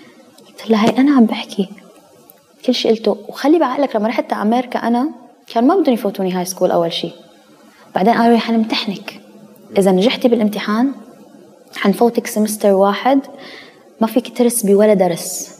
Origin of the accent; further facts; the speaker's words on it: Iraq; also born or lived in Syria / Turkey; now in United States; سو نحن طلعنا من العراق لسوريا كلجوء بعد كل هالأوضاع اللي صارت، وبعدين صارت الحرب بالعراق، طلعنا على سوريا كلجوء، عشنا في سوريا فترة، كمان طلعنا بعدها على تركيا كلجوء بعد ما صارت أحداث سوريا، عشنا بتركيا فترة